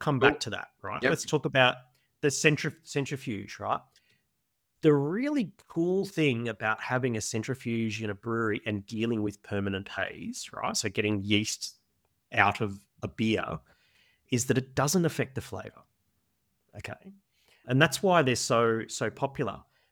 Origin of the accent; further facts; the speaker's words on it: Australia; I'm Australian, by the way